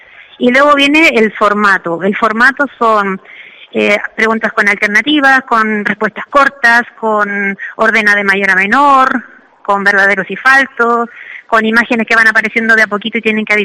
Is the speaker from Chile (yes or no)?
yes; Chile; born there; Dale, de Chile. O sea, nací en Chile, pero me considero ciudadana del mundo.